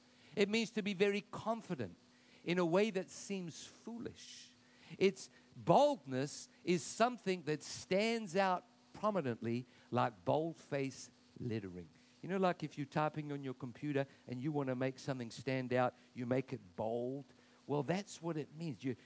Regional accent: South Africa; Well, let me tell you, man, I grew up in South Africa.

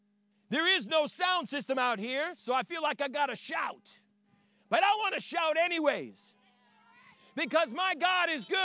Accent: Boston, Massachusetts, United States; now in Horseheads, United States; I'm not from here. I'm from the Boston region.

